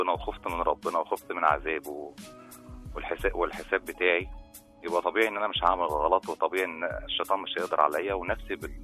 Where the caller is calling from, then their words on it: Suez, Suez Governorate, Egypt; من السويس.